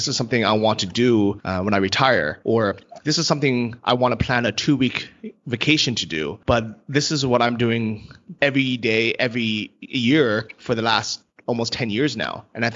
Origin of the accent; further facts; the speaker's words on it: San Francisco, California, United States; Yeah, so I grew up with my parents, are both from Taiwan, and I grew up in San Francisco, and my school was all Asian